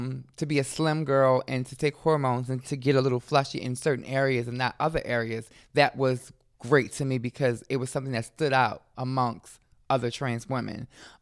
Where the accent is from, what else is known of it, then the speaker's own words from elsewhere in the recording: Baltimore, Maryland, United States; a lot of people didn't think that I came from Baltimore. They thought that I was from up north, from Philadelphia or New York.